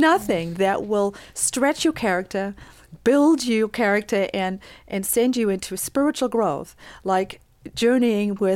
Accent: South Africa; now in United States; when I moved to the United States, I experienced a lot of change and loss. I came from South Africa. I'd never watched a television in my life.

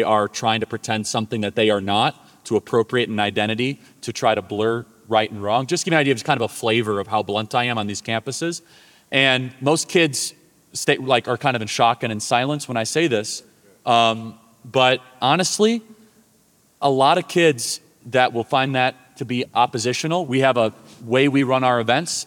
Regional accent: Chicago, Illinois, United States; So I grew up in Chicago, which is, you know, the fun thing about being from Illinois

